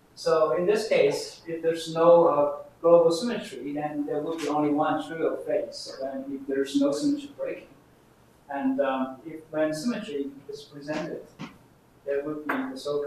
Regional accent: Japan; so that's why I'm from Japan.

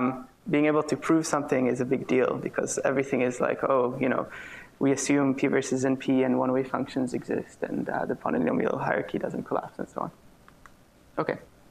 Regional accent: Waterloo, Ontario, Canada; now in Cambridge, United States; So I grew up in Waterloo, so I sort of know this town pretty well

